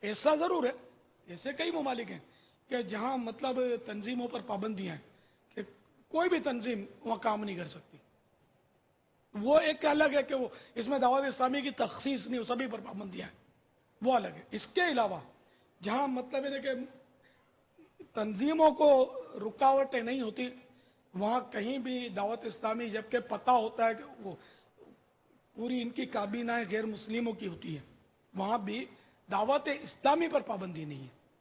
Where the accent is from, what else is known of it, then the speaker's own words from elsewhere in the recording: Pakistan; Basically میں تو یوں پاکستانی ہوں, اصلاً نسلاً جس کو بولتے ہیں نا, سو فیصدی پیدائشی پاکستانی.